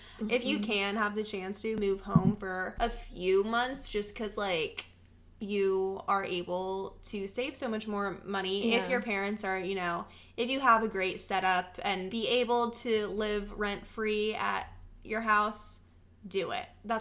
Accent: Arizona, United States; now in Texas, United States; because I'm from Arizona, mm-hmm. obviously, here in Texas

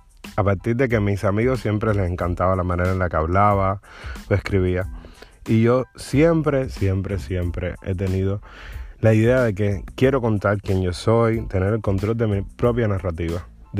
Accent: Cuba; Yo tengo 24 años, soy cubano, soy un chico creativo, el cual escribe, canta.

